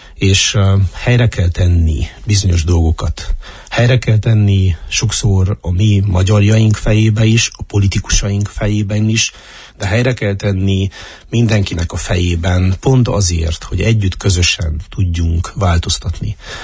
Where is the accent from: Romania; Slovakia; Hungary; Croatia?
Romania; Covasna; Én ízig-vérig szíke ember vagyok, három széken nőttem föl